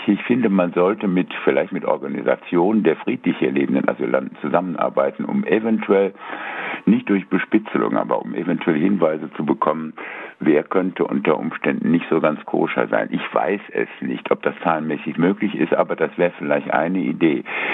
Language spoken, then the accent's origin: German; Altenholz, Schleswig-Holstein, Germany; Ich komme nicht aus Kiel, sondern ich komme aus Altenholz.